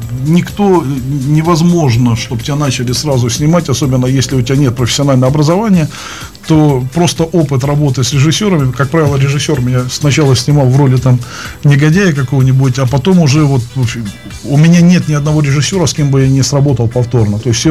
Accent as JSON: {"language": "Russian", "country": "Ukraine", "said": "А я с Украины."}